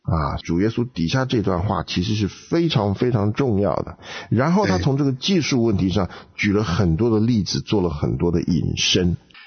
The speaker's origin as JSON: {"language": "Chinese", "country": "China", "said": "我们中国人所讲的成全就是说"}